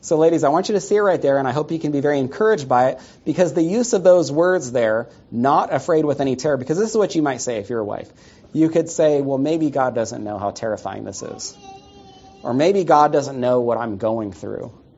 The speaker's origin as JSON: {"language": "English", "region": "California", "country": "United States", "tie": "born or raised there", "also_born_or_lived": "New York, United States", "said": "I was raised in Northern California. That's where my wife Katie and I grew up together. And I was born in New York, moved out when I was one"}